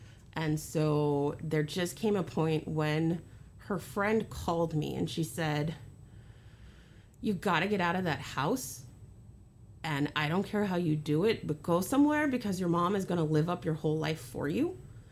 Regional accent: Oakland, California, United States; The street I grew up on in Oakland is a street that has pretty much one residential house on it. And that's the house I grew up in.

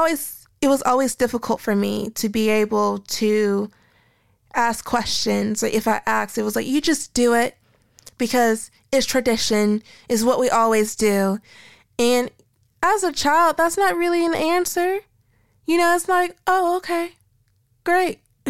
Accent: United States; moved away; I was raised in a religious household and went to Black churches back in my home country of America.

